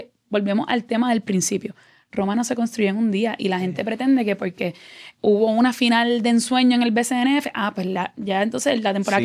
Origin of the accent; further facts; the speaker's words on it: Bayamón, Puerto Rico; nosotros somos de Bayamón, arriba los vaqueros de Bayamón, disculpen a los demás.